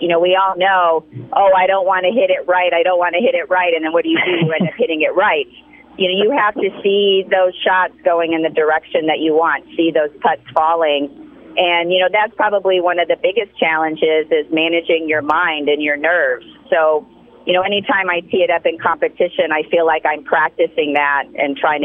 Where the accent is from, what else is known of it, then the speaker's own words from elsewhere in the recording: California, United States; I grew up in San Diego County. I'm a product of the San Diego Junior Golf Association.